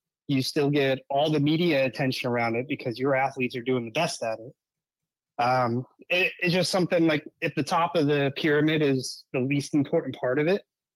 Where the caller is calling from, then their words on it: Tampa, Florida, United States; I'm from Tampa, Florida.